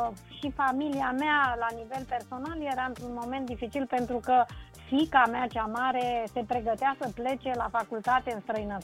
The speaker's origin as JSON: {"language": "Romanian", "town": "Ploiești", "region": "Prahova", "country": "Romania", "tie": "born or raised there", "also_born_or_lived": "Bucharest", "moved": "as an adult", "lives_now": "London, United Kingdom", "said": "Sunt din Ploiești. Aha, sunt născută în Ploiești, dar de la 18 ani m-am mutat la București. Când am intrat la prima mea facultate, m-am mutat acolo și n-am mai plecat din București până când am plecat la Londra."}